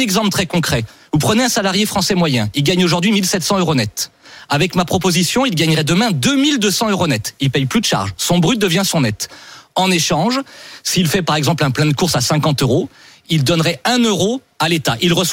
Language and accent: French; Centre-Val de Loire, France; Entre quelqu'un chez moi en Sologne qui se lève le matin pour aller bosser